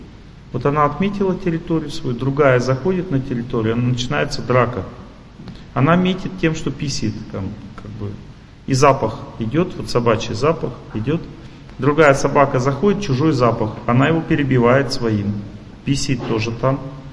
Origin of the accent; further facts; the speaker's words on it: Urals, Russia; also born or lived in Tolyatti, Russia; Вот я помню, когда мы в Тольятти переехали из Урала